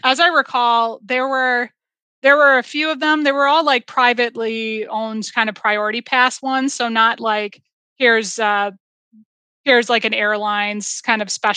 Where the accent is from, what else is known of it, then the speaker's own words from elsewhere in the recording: Boston, Massachusetts, United States; And I grew up originally in the Boston area, and like Boston's public transit is not great.